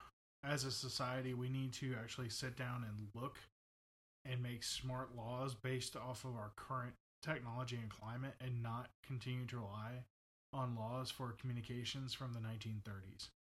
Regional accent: United States; All right, I'm an American. I like my firearms.

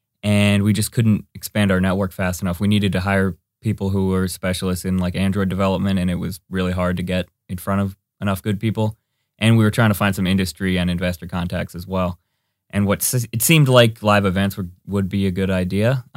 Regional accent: Midwest, United States; moved away as an adult; also born or lived in New York / Chicago; now in Los Angeles, United States; I guess probably the most relevant thing I can say is that I moved here from the Midwest to Los Angeles to go to college.

